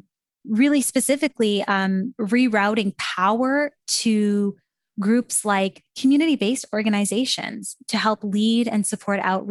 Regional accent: Canada

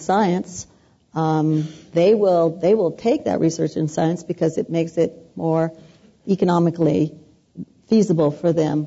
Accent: California, United States; Now, remembering that I come from the Central Valley

